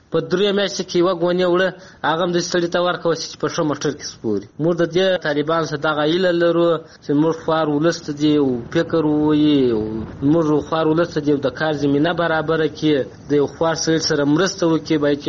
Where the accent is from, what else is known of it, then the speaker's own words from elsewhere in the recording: Helmand, Afghanistan; موږ د هلمند یو